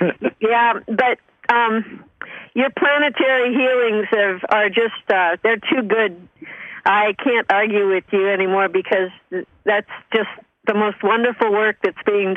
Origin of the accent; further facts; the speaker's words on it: Missouri, United States; Ron's from Missouri too. He knows. I'm from Missouri.